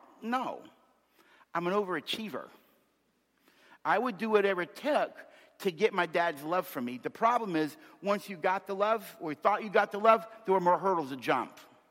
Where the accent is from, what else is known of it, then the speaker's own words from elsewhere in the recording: Miami, Florida, United States; born there; I was born in 1961 in Miami to Richard and Barbara.